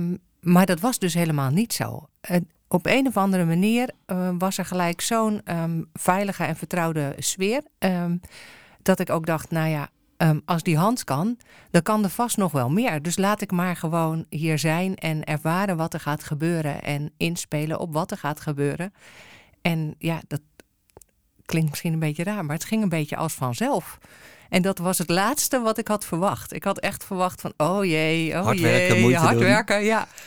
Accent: Netherlands; als Nederlandse vrouw zomaar een man een hand geven is toch wel

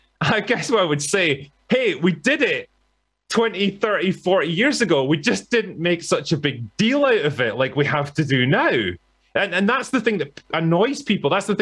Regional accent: United Kingdom; as a Brit

